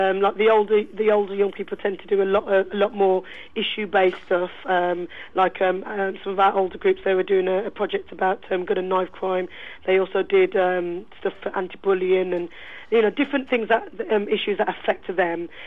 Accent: Wolverhampton, West Midlands, United Kingdom; Came back from London. I'm originally from Wolves.

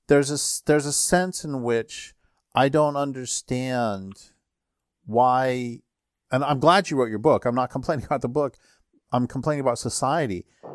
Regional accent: Colorado, United States; When I grew up in Colorado, it had already been, of course, greatly destroyed

